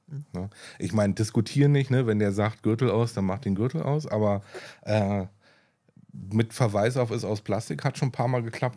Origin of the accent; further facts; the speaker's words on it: Berlin, Germany; wir sind ja nur als Berliner